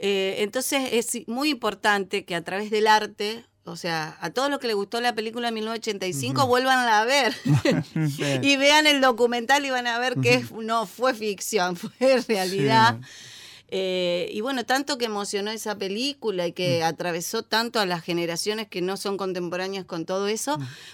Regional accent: Argentina

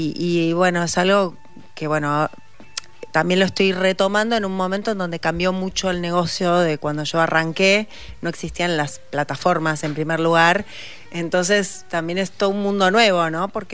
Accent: Rosario, Santa Fe, Argentina; moved away; also born or lived in Guayaquil; Yo soy rosarina y bueno, a raíz de esa propuesta que le hicieron a mi mamá, fuimos toda la familia para allá.

